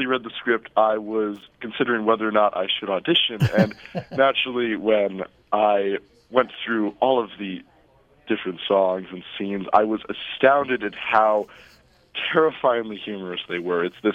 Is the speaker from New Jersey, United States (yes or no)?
no; Minnesota, United States; Originally, I'm from northern Minnesota.